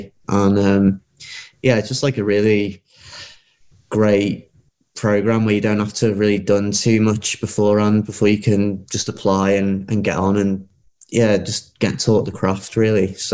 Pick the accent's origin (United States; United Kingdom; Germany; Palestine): United Kingdom; Birkenhead, North West England; I'm from Birkenhead